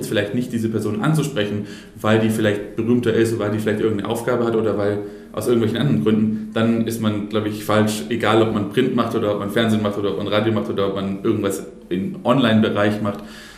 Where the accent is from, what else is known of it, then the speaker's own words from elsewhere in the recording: Stuttgart, Baden-Württemberg, Germany; ich bin 27 Jahre alt, ich komme aus Stuttgart